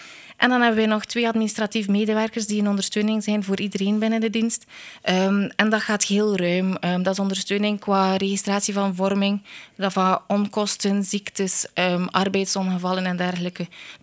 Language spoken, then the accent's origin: Dutch; De Haan, West Flanders, Belgium; also born or lived in Ghent / Aalter; now in Hertsberge, Belgium; 34 jaar. Oorspronkelijk kom ik uit De Haan, dus ik ben van de kust, maar wij zijn een stukje het binnenland ingetrokken. Eerst naar Gent, dan naar Aalter en nu in Hertsbergen terechtgekomen.